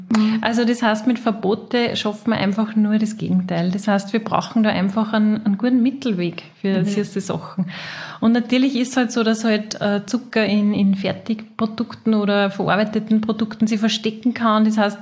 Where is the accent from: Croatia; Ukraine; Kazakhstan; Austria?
Austria; also bei uns in Österreich, wir haben ein Jodmangelgebiet